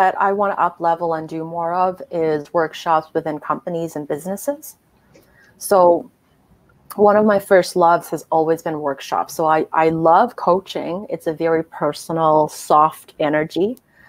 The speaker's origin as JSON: {"language": "English", "country": "Sweden", "tie": "born or raised there", "said": "And that's just to pay homage to the fact that I grew up in Sweden, and that's how we spelt it."}